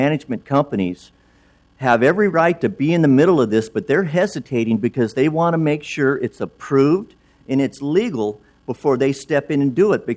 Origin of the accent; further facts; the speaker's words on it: Portland, United States; I'm from Portland. I've been living in Portland my whole life.